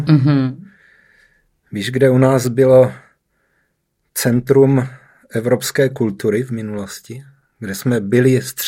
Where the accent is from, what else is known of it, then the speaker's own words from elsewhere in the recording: South Moravian Region, Czechia; Já jsem se narodil dole pod Znojmem a do dneška to tam mám velmi rád.